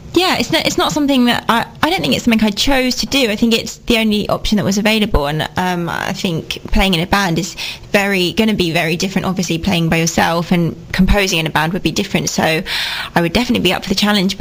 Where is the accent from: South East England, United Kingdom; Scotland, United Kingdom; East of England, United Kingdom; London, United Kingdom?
East of England, United Kingdom; Stevenage; which is in the town next to mine. I'm from Stevenage.